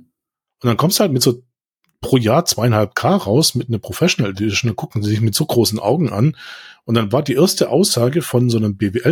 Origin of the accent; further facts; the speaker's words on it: Stuttgart, Baden-Württemberg, Germany; Ich komme aus Stuttgart.